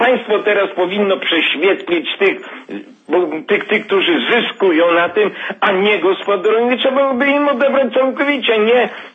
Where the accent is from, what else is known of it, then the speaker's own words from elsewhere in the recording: Lubusz Voivodeship, Poland; pochodzę z powiatu Świebodzińskiego